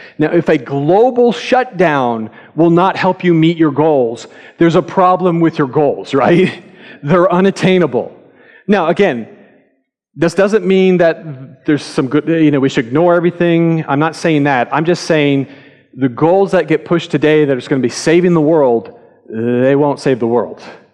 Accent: California, United States; born there; moved away; California, my home state that I was born

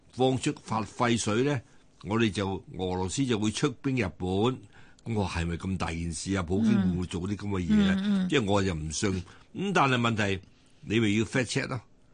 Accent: China; 我哋中國人講話就話寧可信其有，不可信其無。

